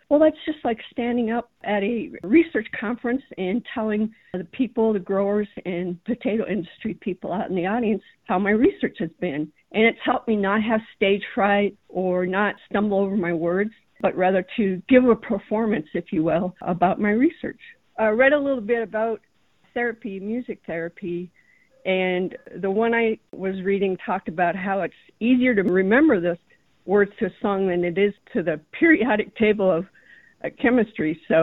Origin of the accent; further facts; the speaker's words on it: Iowa, United States; I grew up in Iowa.